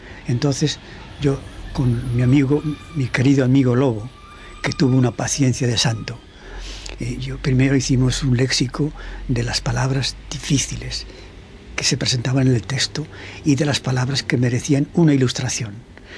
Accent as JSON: {"language": "Spanish", "country": "Spain", "said": "Nosotros somos españoles, tan cultos como ellos, tan humanos como ellos o más"}